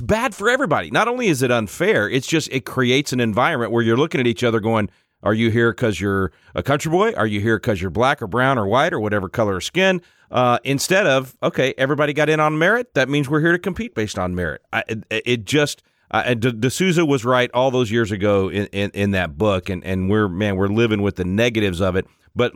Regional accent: Texas, United States; As a Texan, I wish I could erase that.

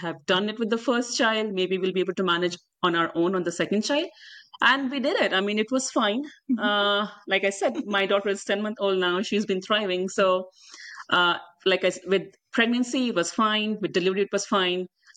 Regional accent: India; moved away; We are immigrants. I'm from India.

